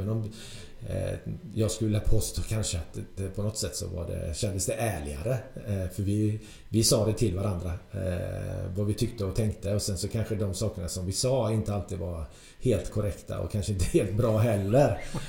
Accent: Trollhättan, Västra Götaland County, Sweden; jag kommer ju från Trollhättan

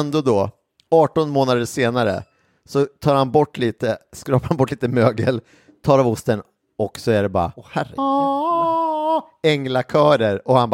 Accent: Sweden; nej, det var bara jag som var svensk och så var bara japaner.

